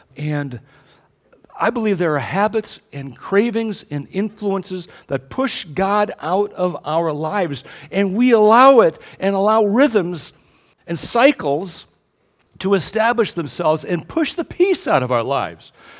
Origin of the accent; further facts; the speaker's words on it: Racine, Wisconsin, United States; I was born and raised in Racine, Wisconsin.